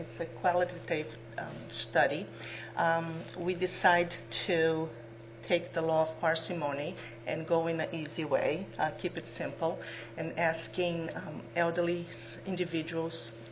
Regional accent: Brazil; now in Portugal; although I am from Brazil and work here as a clinician in the hospital

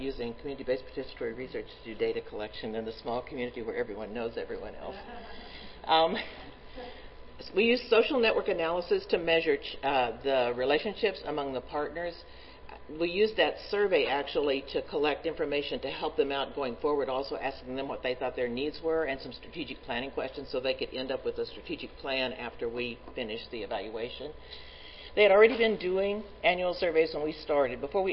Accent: Oklahoma, United States; now in North Dakota, United States; I came from Oklahoma, moved to North Dakota a couple of times, actually.

